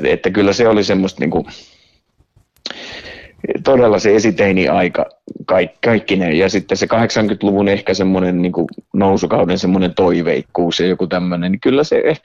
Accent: Ylistaro, South Ostrobothnia, Finland; also born or lived in Vaasa; Me heti kasarin alussa muutettiin Vaasasta sitten Ylistaroon pienelle paikkakunnalle.

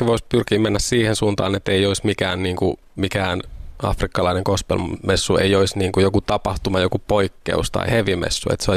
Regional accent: Lahti, Päijät-Häme, Finland; born there; olen syntynyt Lahdessa ja lähdin opiskelemaan Helsinkiin ja Pietariin, mutta sitten palasin niin kuin muusikkona, keskipiste oli Lahti

